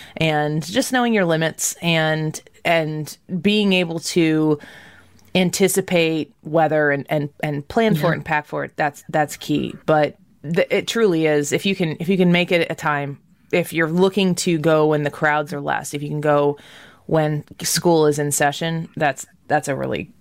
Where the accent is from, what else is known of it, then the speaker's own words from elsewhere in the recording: Midwest, United States; I'm from the Midwest, and we have that hot, humid weather here.